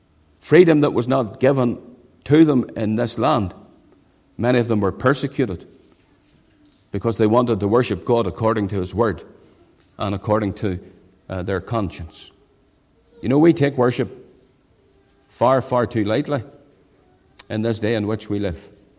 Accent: Saintfield, Northern Ireland, United Kingdom; When I was a lad growing up in the Presbyterian Church in Saintfield

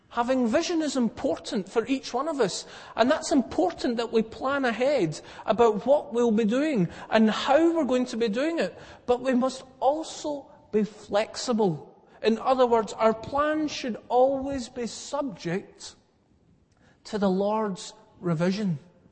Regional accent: South Africa; moved away; I grew up in South Africa until 1977.

